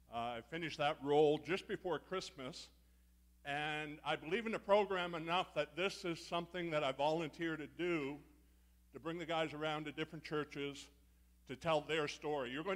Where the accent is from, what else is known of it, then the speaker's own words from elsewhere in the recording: Miramichi, New Brunswick, Canada; I'm from Miramichi.